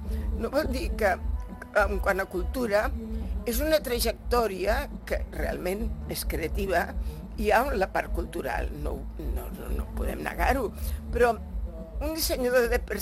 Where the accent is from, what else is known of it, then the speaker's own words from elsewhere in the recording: Sant Pere Molanta, Catalonia, Spain; Jo soc de Sant Pere Molanta totalment